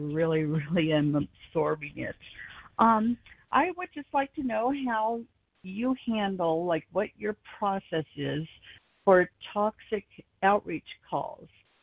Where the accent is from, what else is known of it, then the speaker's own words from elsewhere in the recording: Reno, Nevada, United States; from Reno, Nevada.